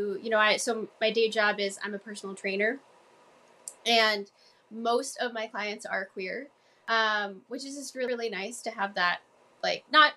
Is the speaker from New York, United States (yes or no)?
no; Boston, Massachusetts, United States; accent: Boston; Like, just to be able to show Jackie, like, this is where I grew up, you know? Have my Boston accent come out all over again.